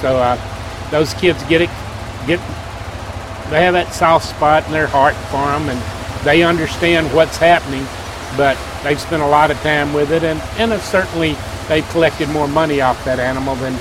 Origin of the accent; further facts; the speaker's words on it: Mississippi, United States; moved away as an adult; Mississippi. I grew up in Mississippi. I went to college at Mississippi State